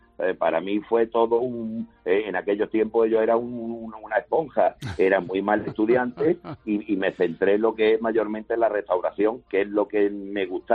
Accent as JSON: {"language": "Spanish", "town": "Málaga", "region": "Andalusia", "country": "Spain", "said": "somos malagueños todos"}